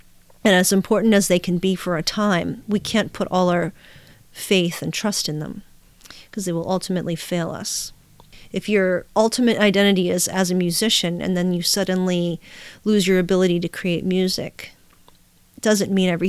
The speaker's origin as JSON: {"language": "English", "town": "Pittsburgh", "region": "Pennsylvania", "country": "United States", "tie": "born or raised there", "said": "I grew up in Pittsburgh, and I really do like the Steelers"}